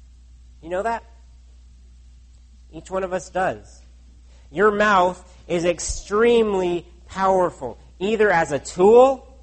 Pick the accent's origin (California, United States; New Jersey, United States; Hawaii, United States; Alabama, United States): California, United States; now in Canada; But where I grew up in California, there was literally a fire season.